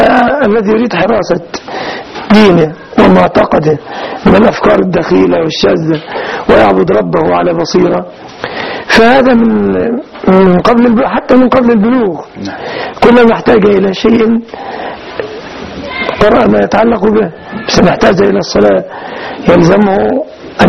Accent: Egypt

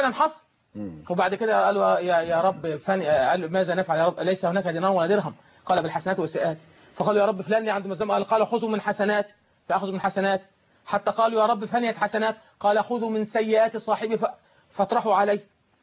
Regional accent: Suez, Suez Governorate, Egypt; كنت بعطي درس عندنا في السويس،

